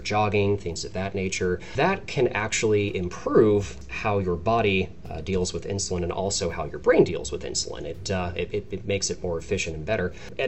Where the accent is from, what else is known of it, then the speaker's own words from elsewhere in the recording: Los Angeles, California, United States; so I'm from Los Angeles originally, where we have, you know, 7 lanes of traffic.